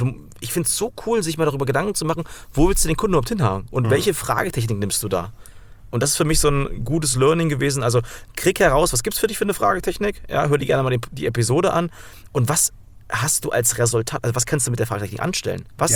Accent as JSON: {"language": "German", "region": "Thuringia", "country": "Germany"}